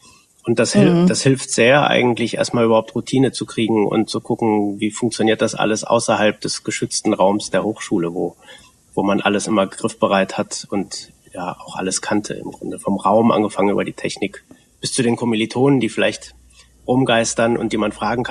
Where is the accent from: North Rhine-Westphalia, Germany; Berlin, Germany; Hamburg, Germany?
North Rhine-Westphalia, Germany; wir kommen beide aus Westfalen bzw. Lippe